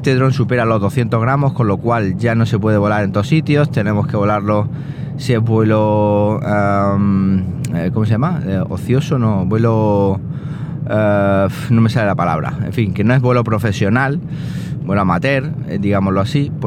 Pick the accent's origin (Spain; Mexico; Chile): Chile; cuando estuve en Chile, en mi pueblo